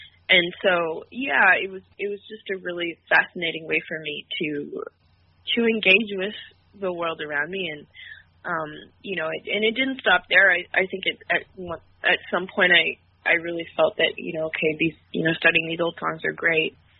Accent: Montreal, Quebec, Canada; So I'm originally from Montreal, Quebec.

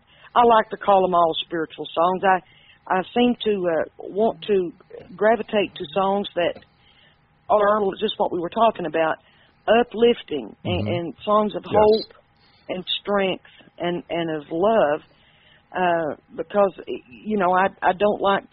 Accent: Cumberland Gap, United States; I'm from the Cumberland Gap

